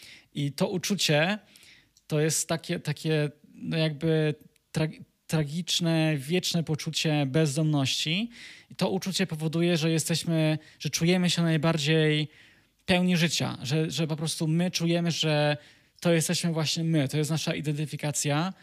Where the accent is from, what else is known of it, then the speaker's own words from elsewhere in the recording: Kraków, Lesser Poland, Poland; bardziej czuję się obcokrajowcem, outsiderem w miejscu, skąd pochodzę, w Krakowie czy w mojej miejscowości, skąd pochodzę, niż w obcym kraju